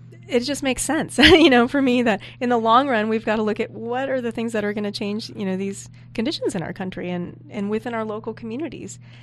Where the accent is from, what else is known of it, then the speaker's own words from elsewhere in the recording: Pleasant Hill, California, United States; I grew up in the Bay Area in Pleasant Hill, which is by Concord.